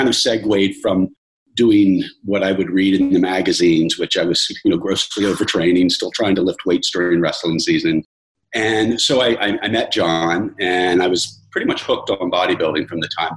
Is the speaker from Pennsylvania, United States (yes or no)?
yes; Pennsylvania, United States; So I grew up in Pennsylvania, and I was a wrestler.